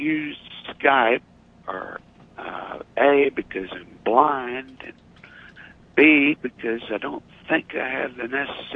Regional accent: California, United States; I'm from Humboldt County, California.

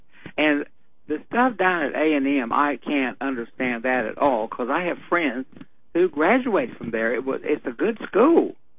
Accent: North Carolina, United States; And I grew up around guns in North Carolina.

